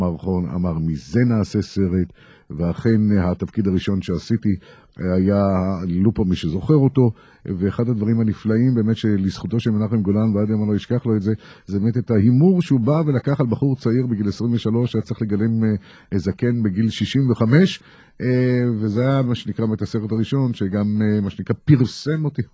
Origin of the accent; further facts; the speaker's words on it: Netanya, Central District, Israel; נולדתי במקום נפלא ששמו נתניה, ושם גדלתי עד גיל 18